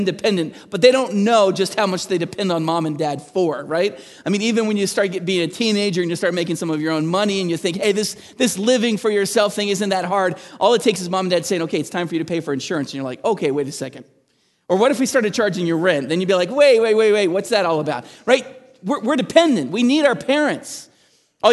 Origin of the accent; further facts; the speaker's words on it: Montreal, Quebec, Canada; born there; also born or lived in New Jersey; I was born in Montreal, and my parents moved to New Jersey